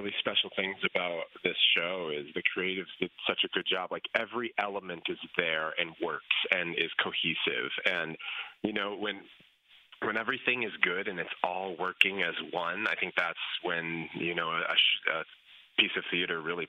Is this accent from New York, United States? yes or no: no; Illinois, United States; I'm an Illinois guy, and my hometown is 90 miles southwest of Chicago.